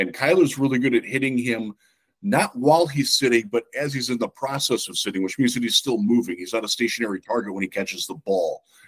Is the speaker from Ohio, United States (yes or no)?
yes; Cleveland, Ohio, United States; My hometown. You'll notice I'm not a fan of my hometown team.